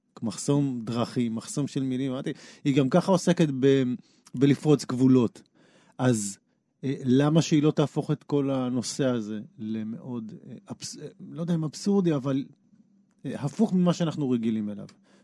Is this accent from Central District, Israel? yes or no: no; Haifa, Haifa District, Israel; אני חיפאית, זאת אומרת, זה נמצא שם בהרבה מובנים.